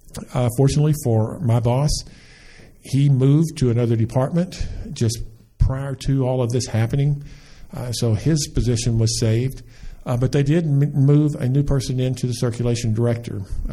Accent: Texas, United States; For those of you that don't know, many of you do, I was raised in Texas. I spent, 18 years getting an education, graduated from high school there

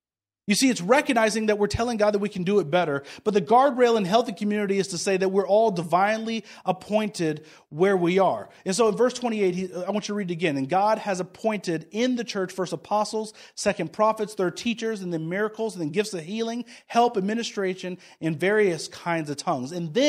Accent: Kansas City, United States; And then I'm from Kansas City, the best side of the state.

